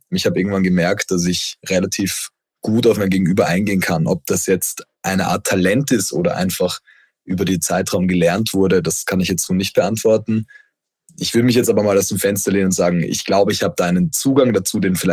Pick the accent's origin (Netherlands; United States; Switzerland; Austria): Austria; Vienna; Ich komme ja ursprünglich aus Wien